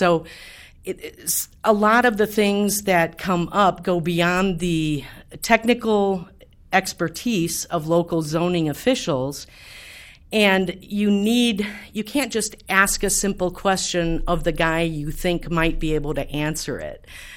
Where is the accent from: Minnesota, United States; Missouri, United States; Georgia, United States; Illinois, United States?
Minnesota, United States; Houston; from Houston, Minnesota.